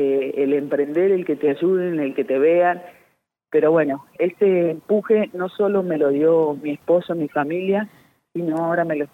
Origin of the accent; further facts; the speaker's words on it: Cutral Có, Neuquén, Argentina; Los dos somos de Cutralcó, viajábamos muchísimo, él por su trabajo.